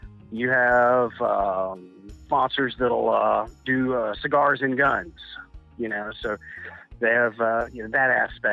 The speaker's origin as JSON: {"language": "English", "region": "Louisiana", "country": "United States", "lives_now": "Fort Worth, United States", "said": "I'm currently live in Fort Worth, Texas. I'm originally from Louisiana."}